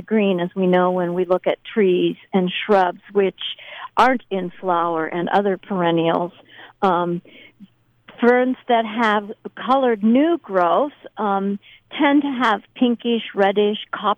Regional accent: Arizona, United States; I grew up in Arizona with 1 to 2 inches of rain.

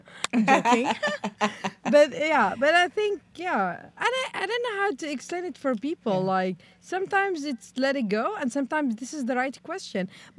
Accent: Netherlands; I always say like I'm Palestinian Dutch, or some people say like Dutch.

